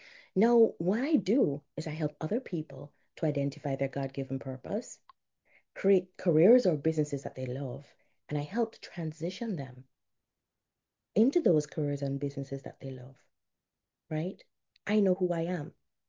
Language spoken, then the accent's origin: English; Jamaica; I'm Jamaican, so I say pop down.